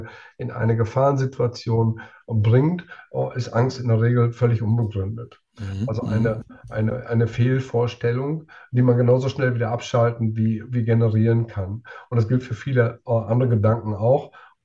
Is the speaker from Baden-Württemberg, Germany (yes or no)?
no; North Rhine-Westphalia, Germany; Ich komme gebürtig aus dem Münsterland, das ja bekanntlich schwarz ist.